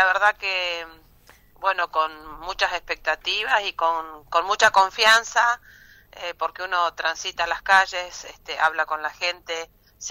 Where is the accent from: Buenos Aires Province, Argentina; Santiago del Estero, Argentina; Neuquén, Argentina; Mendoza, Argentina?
Neuquén, Argentina; Plotier; soy nacida y criada acá en Plotier, tengo una trayectoria como empleada municipal